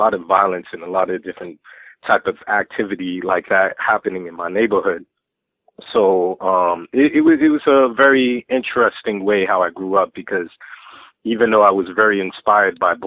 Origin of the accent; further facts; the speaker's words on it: Boston, Massachusetts, United States; Okay, well, I'm from the Boston area. You know, I grew up in Roxbury, which is a inner city in Boston